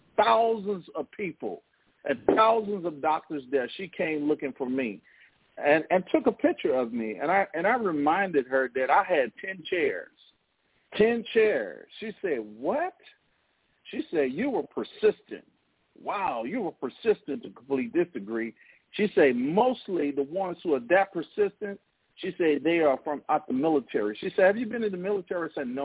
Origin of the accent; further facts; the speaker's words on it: Louisiana, United States; I'm from Louisiana. I have no idea what that's about.